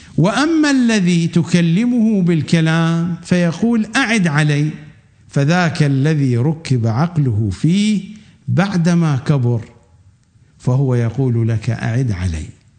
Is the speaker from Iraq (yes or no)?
yes; Iraq; accent: Iraqi; كما نقول في أمثلتنا الدارجة في لهجتنا العراقية يلقفها وهي طائرة يعني